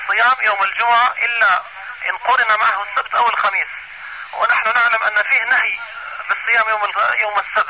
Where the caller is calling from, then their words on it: Mecca, Makkah Province, Saudi Arabia; شيخ احنا بنكلمك يعني من مكة